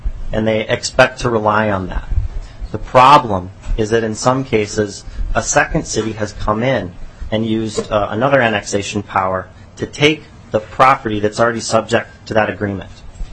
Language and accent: English; Buffalo, Minnesota, United States; I'm from Buffalo, Minnesota.